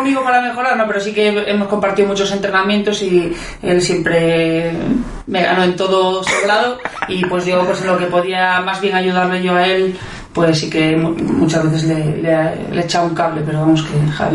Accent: Sarria, Galicia, Spain; yo estaba de aquellas en el instituto de mi pueblo, de allí de Sarria

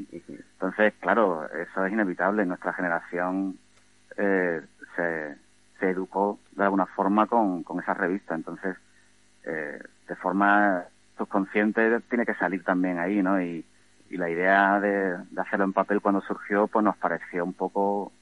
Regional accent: Jerez de la Frontera, Andalusia, Spain; Yo soy de Jerez

